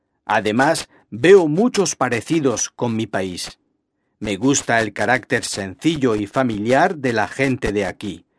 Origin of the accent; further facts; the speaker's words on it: Rabat, Rabat-Salé-Kénitra, Morocco; now in Spain; Soy marroquí, de Rabat. Llegué en 1990. Llevo 21 años en España.